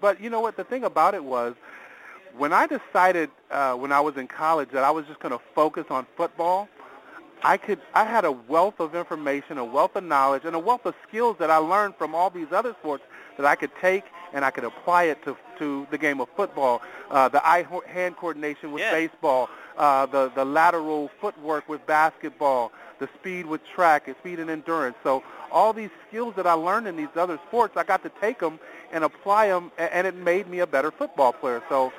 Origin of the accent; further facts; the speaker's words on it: San Diego, California, United States; also born or lived in Hawaii; I grew up, I was born in Hawaii, and my dad was in the Navy. So I grew up in San Diego.